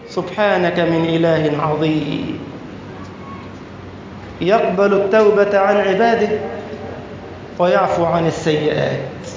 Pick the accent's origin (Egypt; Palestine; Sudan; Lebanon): Egypt; إذا نظرنا إلى سفينة بلدنا مصر وهي تتأرجح في هذه الآونة